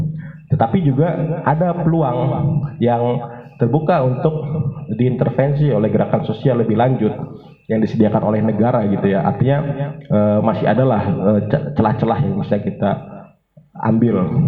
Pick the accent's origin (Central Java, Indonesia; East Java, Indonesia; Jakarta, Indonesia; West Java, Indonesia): West Java, Indonesia; Cirebon; Kemarin saya ke Cirebon gitu, itu kampung saya ternyata ada juga yang seperti itu gitu.